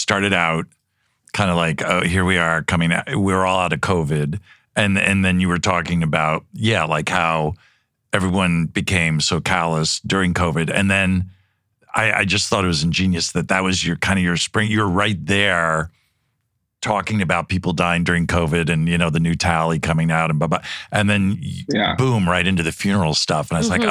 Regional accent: Newfoundland and Labrador, Canada; I'm from Newfoundland, Canada

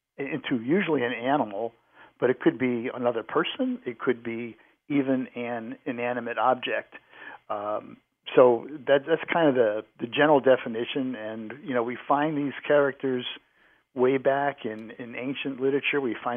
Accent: New England, United States; You know, I grew up in New England, and I couldn't help but walk past some old cemetery almost any town that I lived

